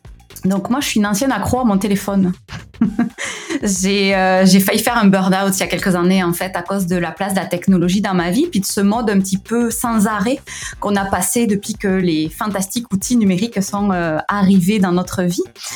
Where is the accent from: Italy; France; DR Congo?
France; Southern France; accent: southern French; now in Quebec, Canada; Vous l'entendez, j'ai un petit accent du sud de la France.